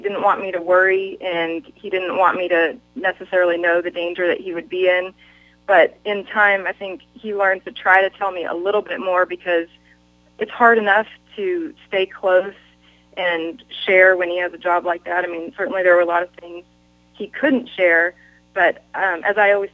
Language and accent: English; Pacific Northwest, United States; No, I'm from the Pacific Northwest.